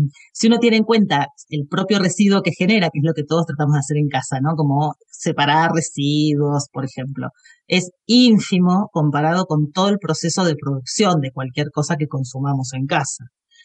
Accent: Buenos Aires, Argentina; soy de Buenos Aires, como casi todos y todas, que en un momento emigré hacia la provincia de Río Negro, que es en el norte de la Patagonia, vivo cerquita de la frontera con Chile.

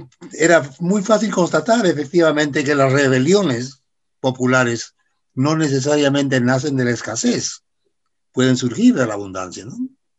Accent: Peru; also born or lived in Colombia; Sí, mire, yo soy peruano, todavía, formalmente por lo menos

